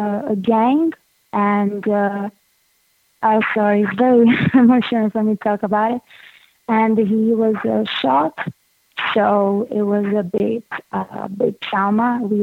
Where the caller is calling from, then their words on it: Brazil; English is a second language; I'm coming from Brazil, and I cannot believe I got through.